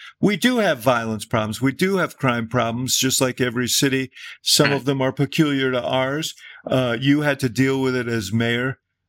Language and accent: English; Chicago, Illinois, United States; as a Chicagoan, I am not into this false depiction of our city as a hellscape.